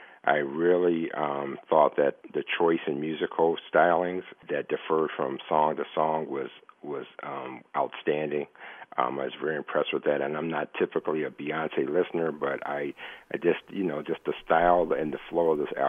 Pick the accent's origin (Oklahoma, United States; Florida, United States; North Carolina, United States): North Carolina, United States; Raleigh; I'm from Raleigh, North Carolina.